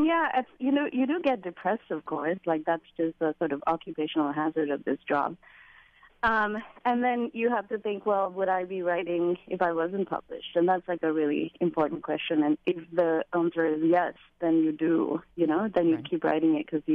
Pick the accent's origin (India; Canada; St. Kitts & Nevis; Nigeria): Nigeria; now in United States; I reconnected with a Sri Lankan friend of mine who we grew up together in Nigeria. And she had moved back to Sri Lanka when I moved to America.